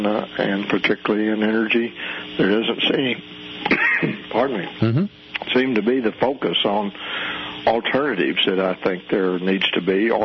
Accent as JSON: {"language": "English", "town": "Midland", "region": "Texas", "country": "United States", "tie": "born or raised there", "said": "I grew up in Midland, Texas, and I've roughnecked on a drilling rig"}